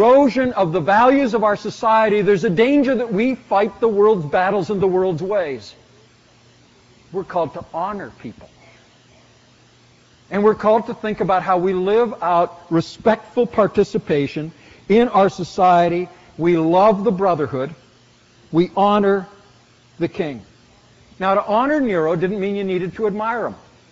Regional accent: Canada; So my citizenship as an American, or in my case as a Canadian, needs always to be under that recognition

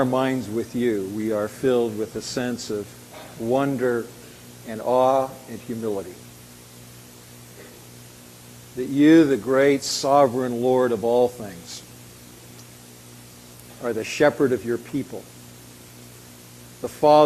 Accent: Vancouver, British Columbia, Canada; I'm back home growing up in Vancouver.

